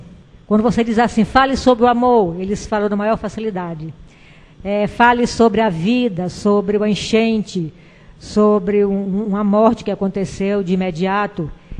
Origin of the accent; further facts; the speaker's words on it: Jaguaruana, Ceará, Brazil; Eu sou de Jaguaruana